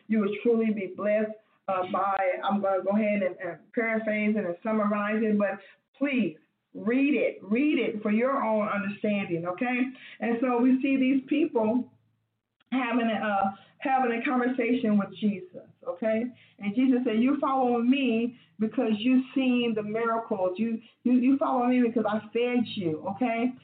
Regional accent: Mississippi, United States; accent: Mississippi; you have to excuse my Mississippi accent

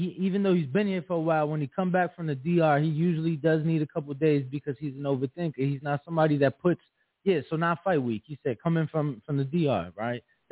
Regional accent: Chicago, Illinois, United States; Bro, I'm from Chicago. You think I'm used to Central Time?

